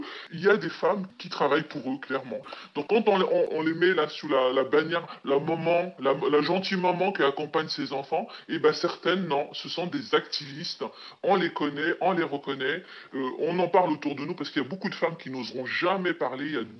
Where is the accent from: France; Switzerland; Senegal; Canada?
France; Moi, je suis française. J'aime profondément la République dans laquelle j'ai été élevée.